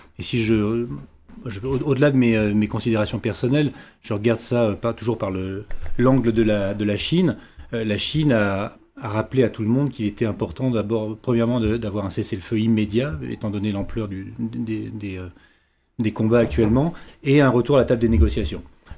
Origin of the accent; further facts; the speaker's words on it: France; en tant que Français, c'est ce qui m'importe le plus